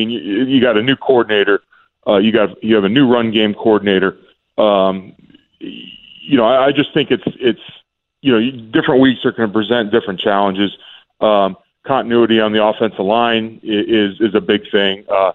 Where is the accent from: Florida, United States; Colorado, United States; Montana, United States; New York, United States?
Florida, United States; Myself, I was from Florida.